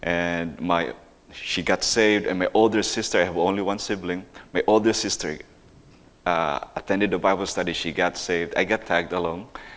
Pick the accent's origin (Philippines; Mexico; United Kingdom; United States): Philippines; Mindanao; born there; So I was born in the Philippines, in the southern part of the country, in Mindanao. And all of my relatives, most of my relatives attend a religion, a cult called Philippine Independent Church.